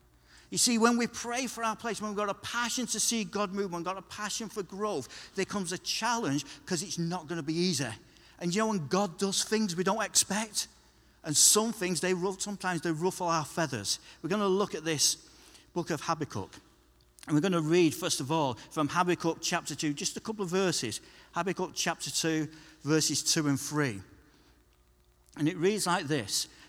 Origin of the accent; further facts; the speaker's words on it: Salford, North West England, United Kingdom; When I was growing up in Salford